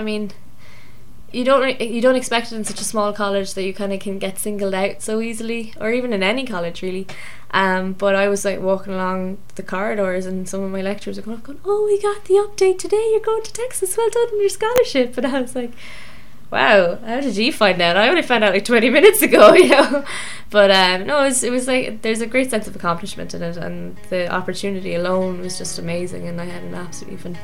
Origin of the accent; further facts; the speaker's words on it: Limerick, Munster, Ireland; I'm a fourth year Bachelor of Arts student in Mary Immaculate College. I'm from Limerick originally